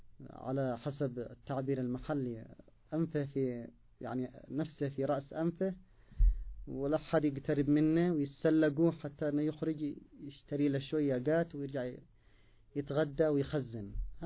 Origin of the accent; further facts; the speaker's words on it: Yemen; مدمنون على الإطالة في تخزينة الجات عندنا في اليمن